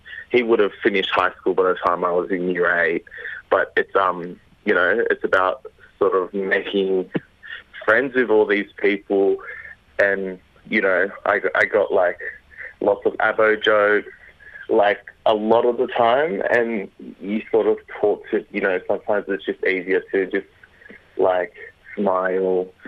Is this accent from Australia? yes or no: yes; Waterloo, New South Wales, Australia; I grew up in Waterloo.